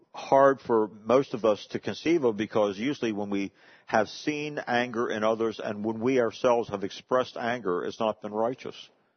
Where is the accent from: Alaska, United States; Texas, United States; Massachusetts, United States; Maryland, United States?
Maryland, United States; Hagerstown; I came from a portion where there was not a large segment of blacks in our area growing up in Hagerstown.